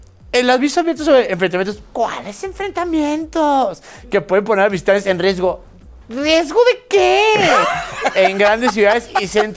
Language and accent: Spanish; Mexico; No, soy mexicano.